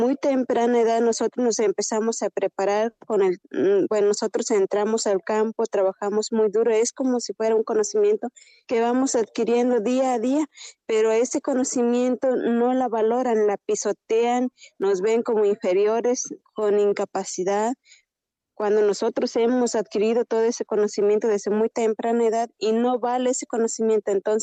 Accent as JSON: {"language": "Spanish", "town": "Xilitla", "region": "San Luis Potosí", "country": "Mexico", "said": "yo soy, sí, de Gilitla, San Luis Potosí. Soy de Elegido el Cristiano, uno de los más grandes territorialmente aquí en Gilitla, en la Huasteca. Yeah. Y cuenta con 14,000 habitantes, somos hablantes náhuatl."}